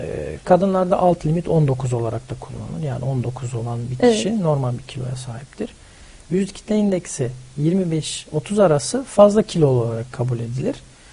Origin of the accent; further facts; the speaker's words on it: Belgium; moved away as an adult; now in Istanbul, Turkey; Birkaç aydır Türkiye'deyim. Evet. Belçik dediğiniz gibi Belçika'da doğdum, evet. Büyüdüm.